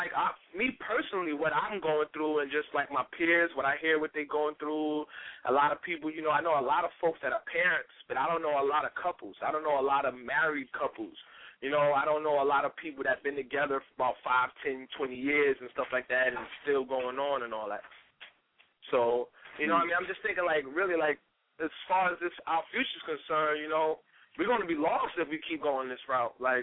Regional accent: New York City, New York, United States; Born and raised in the Bronx.

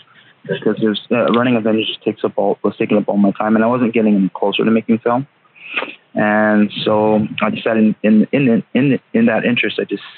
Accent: Waimanalo, Hawaii, United States; moved away as an adult; Yes. I'm from Waimanalo.

